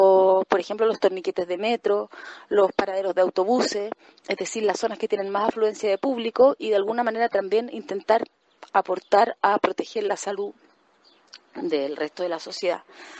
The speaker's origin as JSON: {"language": "Spanish", "country": "Chile", "moved": "yes", "lives_now": "Spain", "said": "soy chilena, vivo en España hace un poco menos de 2 años"}